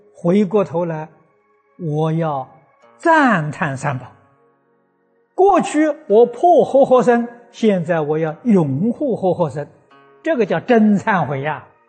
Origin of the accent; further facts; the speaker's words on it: China; 这就是我们中国人常讲的浪子回头金不换